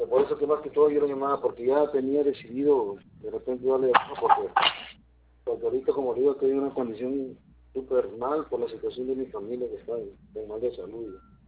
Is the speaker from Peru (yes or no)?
yes; Tumbes, Peru; y soy de Tumbes, solo de Tumbes